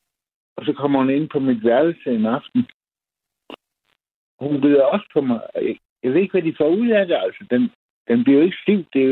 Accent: Region of Southern Denmark, Denmark; Men så dukker hun op til en fest i mit barndomshjem, en stor gård på Fyn.

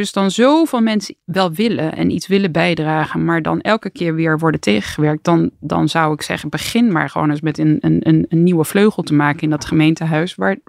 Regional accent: Amsterdam, North Holland, Netherlands; En ik kwam zelf uit Amsterdam.

